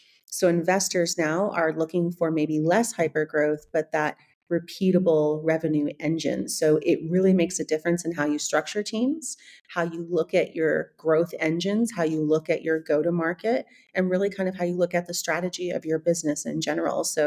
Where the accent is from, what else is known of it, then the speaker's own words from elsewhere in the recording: California, United States; now in Germany; they can probably tell from my accent, I'm not from Germany. I'm actually from the States, from California.